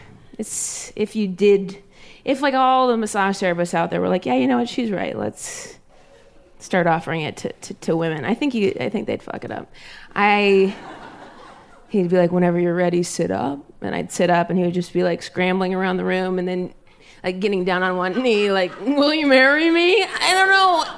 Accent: Ohio, United States; We grew up in Ohio, and I don't know if they're native to that land or what

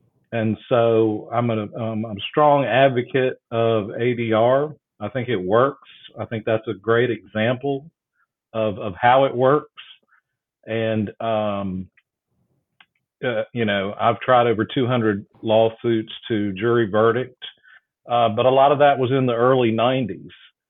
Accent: Asheville, North Carolina, United States; but I'm from Asheville, which is Buncombe County up in the mountains, for those of you that are familiar with the Biltmore House.

